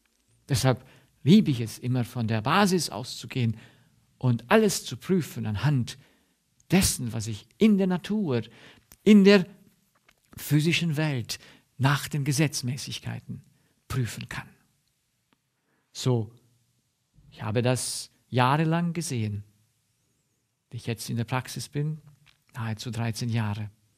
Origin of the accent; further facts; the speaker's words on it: Romania; moved away; Und ich kenne diese Situation aus Rumänien, aus dem Land, wo ich herkomme. Und ich selbst bin ja geflohen, um in die Freiheit zu kommen.